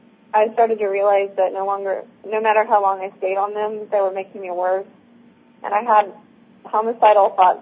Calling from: Texas, United States; I'm calling from Texas, and I'm calling with myself. I'm a voter.

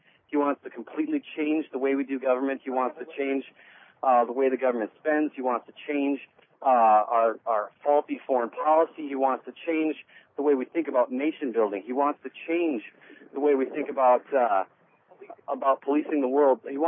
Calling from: Beverly Hills, California, United States; I'm calling from Beverly Hills here with the March for Ron Paul.

